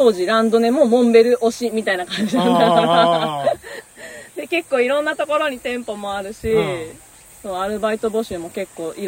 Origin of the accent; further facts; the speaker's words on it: Tokyo, Japan; そうなんですよ、はあ、もう東京しか見てこなかったんです